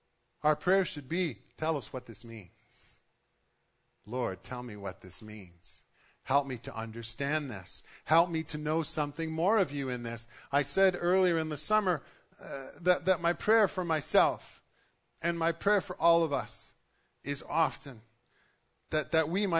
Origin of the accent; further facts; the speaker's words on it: Canada; because we're Canadian and reserved and all the rest.